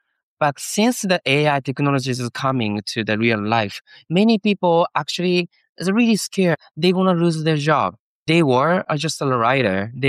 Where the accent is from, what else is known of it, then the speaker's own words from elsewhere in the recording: Nagasaki, Japan; born there; English is a second language; I was born in Nagasaki